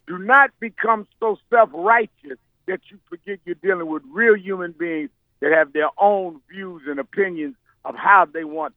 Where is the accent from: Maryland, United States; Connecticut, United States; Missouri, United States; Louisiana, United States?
Louisiana, United States; Baton Rouge; I'm from Baton Rouge. I'm going to be at the funeral. Our people have been marching in Baton Rouge since day one with the NAACP.